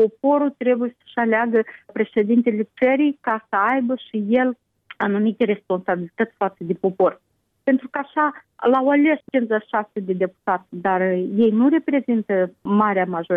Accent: Moldova; suntem moldoveni

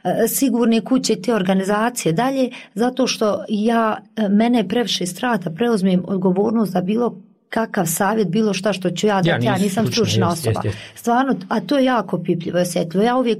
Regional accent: Kalesija, Tuzla Canton, Bosnia & Herzegovina; ja sam iz Kalesije

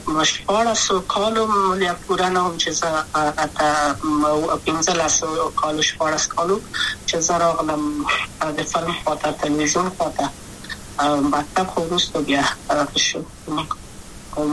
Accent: Kabul, Afghanistan; also born or lived in Maidan Wardak; د لید کابل په تخته پل سیمه کې یم او لویا شویم کابل کې

